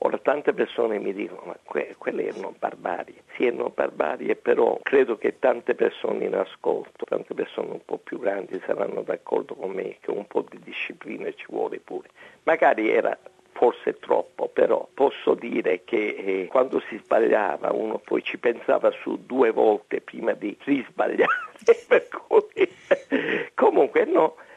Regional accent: Sicily, Italy; E pur essendo siciliano e pur essendo orgoglioso della mia sicilianità

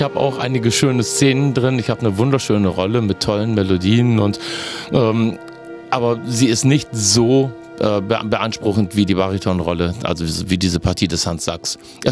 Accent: Germany; Ich komme aus Deutschland, lebe in der Nähe von Frankfurt in Bad Kreuznach

